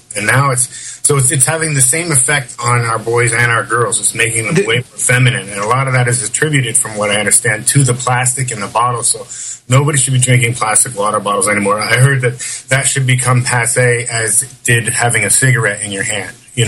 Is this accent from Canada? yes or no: yes; Canada; I'm from Canada. I was raised in a decent, you know, I don't want to say Christian home